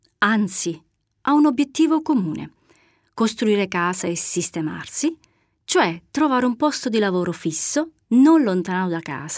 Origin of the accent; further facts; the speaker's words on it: Apulia, Italy; Vengo dalla Puglia, per essere precisa, dal Salento.